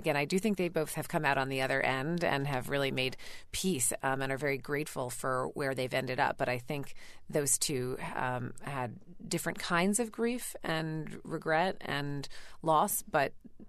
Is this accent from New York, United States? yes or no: yes; New York City, New York, United States; You know, I grew up basically in New York City.